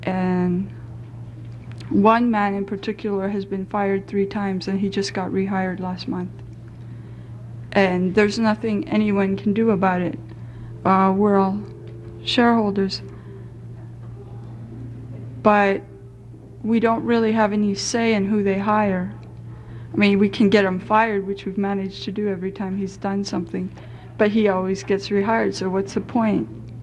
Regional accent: Unalakleet, Alaska, United States; I'm from Unclick, but my family also came down from Old Quebec 200 years ago to Unclick.

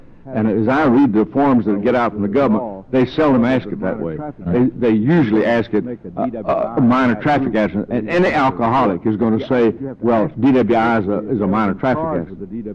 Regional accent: Jacksonville, Florida, United States; I remember going with Lyndon Johnson to Jacksonville, Florida, my hometown, right after Agnes had devastated our coastline.

